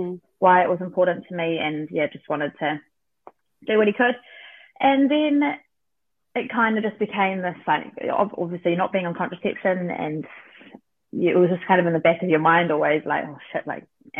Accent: Auckland, New Zealand; now in Hawke's Bay, New Zealand; I've got my partner, Quinn. We are down in the Hawke's Bay. I'm from Auckland, but I moved down here a couple of years ago after doing long distance with Quinn.

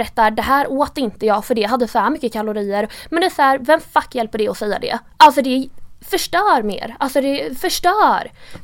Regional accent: Karlskoga, Örebro County, Sweden; Jag kommer från Karlskoga. Jag är uppväxt där och bott där hela mitt liv. Jag flyttade till Degerfors, en mindre byhåla, ett år, men det räknas inte.

